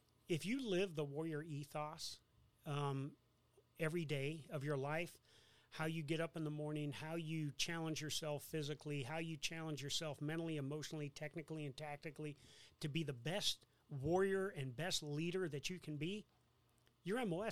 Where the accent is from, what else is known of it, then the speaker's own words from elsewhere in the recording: Davenport, Iowa, United States; also born or lived in Springfield, Illinois; Well, I was born in Springfield, Illinois, and shortly after I was born, my family, we moved to Davenport, Iowa, Quad Cities, USA. And I grew up there in Davenport, blue-collar town